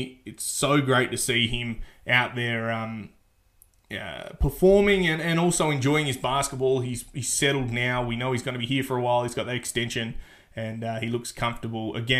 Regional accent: Australia; he's an Australian and I'm an Australian, so that makes us best friends.

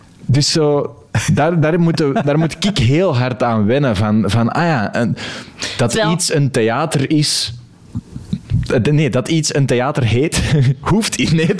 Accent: Belgium; Als Belg kun je dat niet goed snappen.

